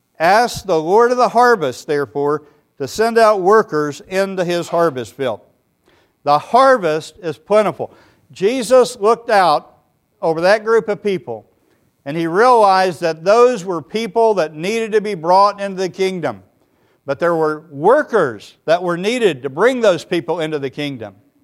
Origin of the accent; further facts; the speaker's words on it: Tennessee, United States; now in Florida, United States; I'm from Tennessee originally, and I love the mountains. I live on the coast of Florida.